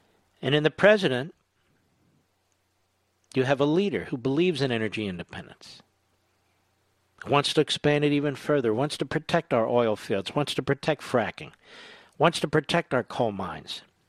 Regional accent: Philadelphia, Pennsylvania, United States; So we're Pennsylvanians. My parents were born in North Philadelphia. I was born in Philadelphia.

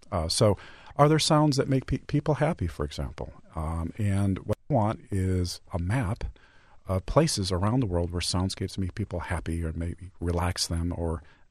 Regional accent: Midwest, United States; sounds that are surrounding me right now here in the Midwest are part of who I am because I grew up as a Midwesterner.

